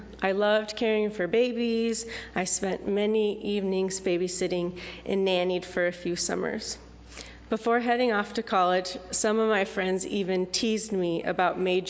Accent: Freeman, South Dakota, United States; I was raised here in Freeman … Now my husband Daniel and I live in Yankton, South Dakota

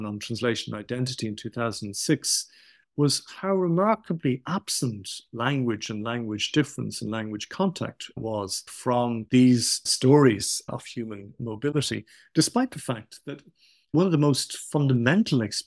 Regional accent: Ireland; my childhood growing up in Ireland was, for me, this, I often describe it as kind of stereoscopic or binocular experience, where on the one hand, I was living in a minority language that was the indigenous language of the island for more than 2,000 years

